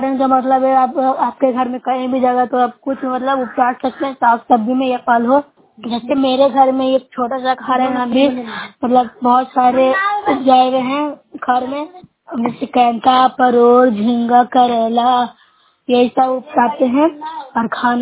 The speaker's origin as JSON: {"language": "Hindi", "region": "Bihar", "country": "India", "said": "मैं नूरशाह ब्लॉक से हूँ, जिला नालंदा के निवासी हूँ।"}